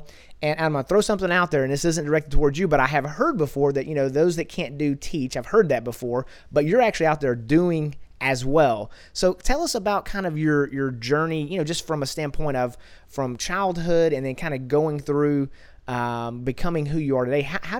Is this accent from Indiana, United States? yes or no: no; Texas, United States; now in Dallas, United States; I grew up in East Texas, which is a little different. I'm in the Dallas area now, but you know, I love it.